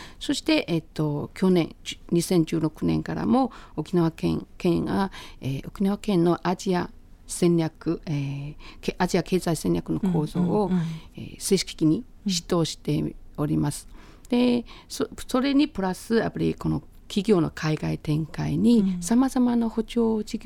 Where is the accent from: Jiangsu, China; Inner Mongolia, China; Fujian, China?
Fujian, China; Fuzhou; Japanese is a second language; now in Beijing, China; 生まれは実は福建省の福州市にある小さな島なんですよ。私も島娘ですね。